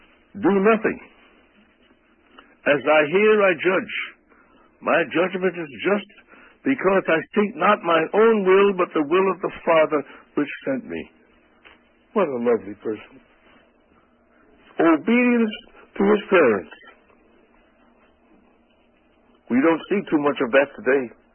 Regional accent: New York City, New York, United States; You see, I'm from New York City. They call it the Big Apple. But the truth of it is, it's the rotten apple. And that's where I'm from.

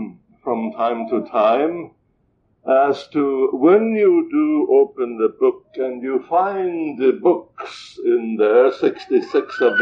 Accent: Estonia; moved away; we had a privilege of visiting my home country, Estonia, last year, after 46 years of absence

